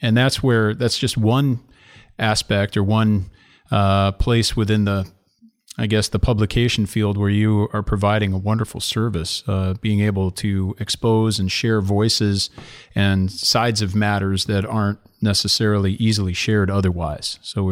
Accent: Illinois, United States; I grew up in the Presbyterian Church USA in Illinois, as far as the denomination goes, I grew up in a very conservative local church.

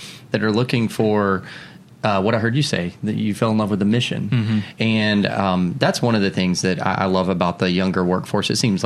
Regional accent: Knoxville, Tennessee, United States; in Nashville, my home state, not too far from my hometown in Knoxville.

